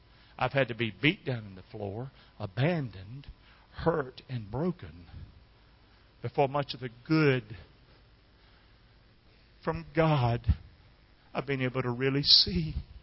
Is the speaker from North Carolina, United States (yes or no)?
yes; Rockingham, North Carolina, United States; I'm comfortable that I'm from Rockingham, North Carolina.